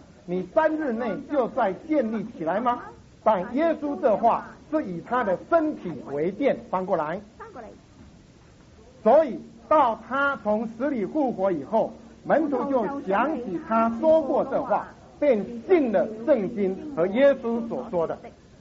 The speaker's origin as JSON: {"language": "Chinese", "country": "China", "said": "一直以为说我们中国人所领受的这些福音是他们所传给我们的"}